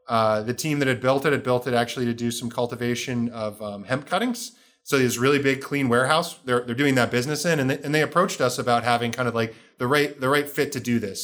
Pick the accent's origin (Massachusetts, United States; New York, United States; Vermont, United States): Vermont, United States; So I grew up on a working farm in Vermont.